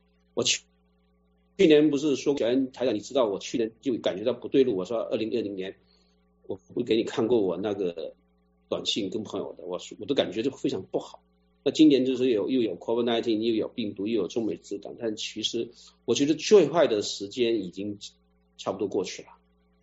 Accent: China; born there; 我们在中国出生，中国是我们的祖国

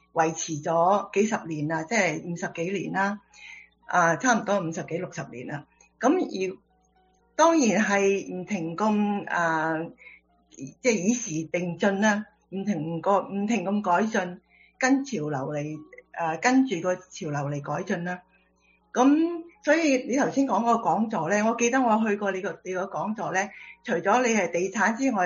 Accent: China; 所以我們中國人是很驕傲的，因為我是中國人，你也是中國人，是不是？

